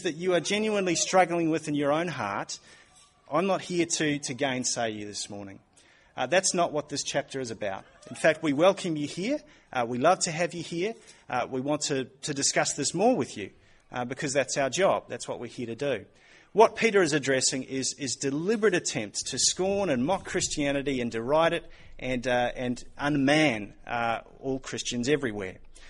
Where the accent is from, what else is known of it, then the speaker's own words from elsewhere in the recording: New Zealand; I say that as a Kiwi who has watched a lot of trans-Tasman sport going on